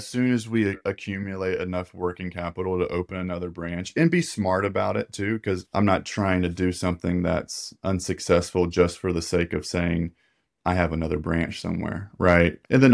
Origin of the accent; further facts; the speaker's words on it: Tallahassee, Florida, United States; and I'm from Tallahassee. So it's the capital of Florida.